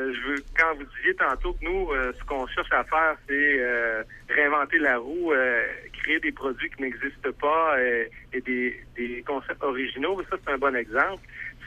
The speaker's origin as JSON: {"language": "French", "town": "Quebec City", "region": "Quebec", "country": "Canada", "said": "Nous, on vient de Québec."}